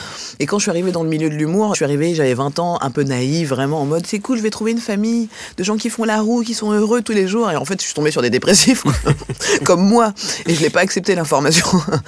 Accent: Grand Est, France; Je suis alsacienne et ivoirienne, je me sens absolument pas étrangère à la France

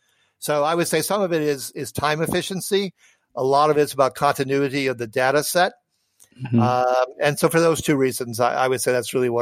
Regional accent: North Dakota, United States; born there; He also mm-hmm. spent some time in my home state. I was born in North Dakota.

